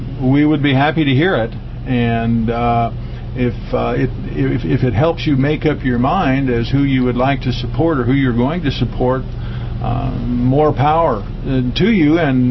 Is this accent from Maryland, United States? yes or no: no; Minnesota, United States; born there; now in Moscow, United States; I was born in Ramsey County, Minnesota, but I've been here for the last 50-plus years.